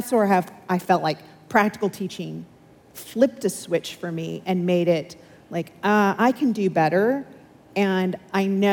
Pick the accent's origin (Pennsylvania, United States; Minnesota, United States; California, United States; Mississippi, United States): California, United States; Rancho Cucamonga; I grew up in Southern California, Rancho Cucamonga. Anyone? No. What? Okay. Cucamonga Quakes, gotta love it. Moved here in 1994, in time for the Olympics.